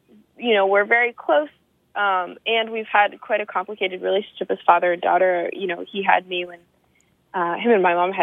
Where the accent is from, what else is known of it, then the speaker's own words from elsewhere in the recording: Canada; And so I started thinking again about being a Canadian and what does that mean?